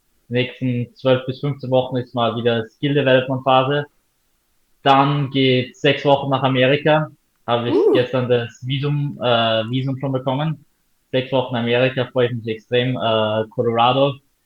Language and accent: German; Austria; Als Österreicher finde ich richtig cool.